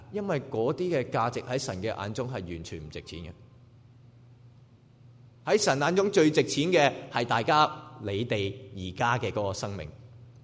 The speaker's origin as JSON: {"language": "Chinese", "country": "China", "said": "我们中国人有一句四字词的，叫井底之蛙。"}